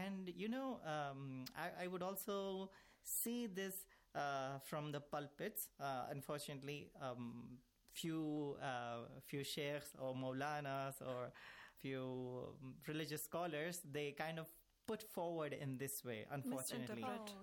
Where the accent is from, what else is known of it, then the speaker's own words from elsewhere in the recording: India; Bismillah ar-Rahman ar-Rahim. … from India